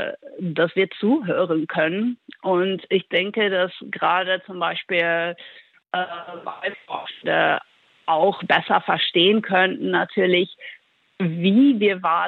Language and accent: German; Netherlands; ich bin in einer zweisprachigen Familie aufgewachsen in den Niederlanden und habe mit meiner Oma immer deutsches Fernsehen geguckt.